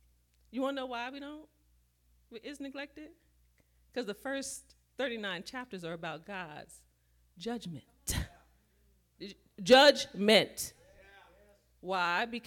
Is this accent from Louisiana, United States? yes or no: yes; New Orleans, Louisiana, United States; I'm from New Orleans.